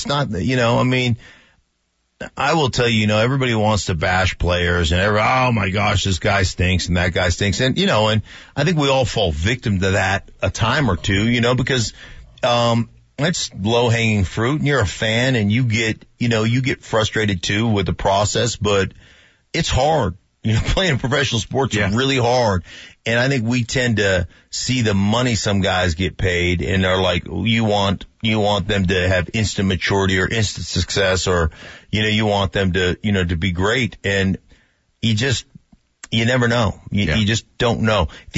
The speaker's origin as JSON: {"language": "English", "region": "Alaska", "country": "United States", "tie": "born or raised there", "said": "I grew up in Alaska, so hockey was the, like, I didn't play."}